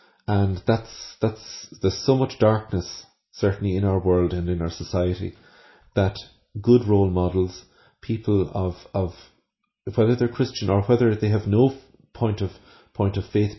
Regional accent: Ireland; And I would feel that we need, as good Irish people, to connect with them

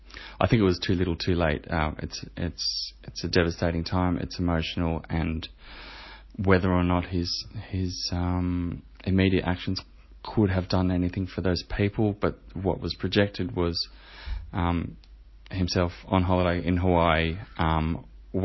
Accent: Australia; I am so far removed from people who actually live there, and I'm physically removed from Australia right now, but I'm sure going back there will have a greater impact.

